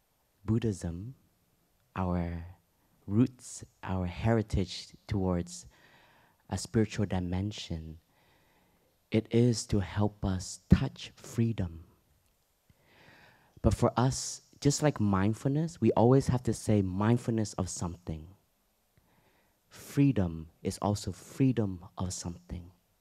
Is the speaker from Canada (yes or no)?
yes; Toronto, Ontario, Canada; And I grew up in Canada, Toronto.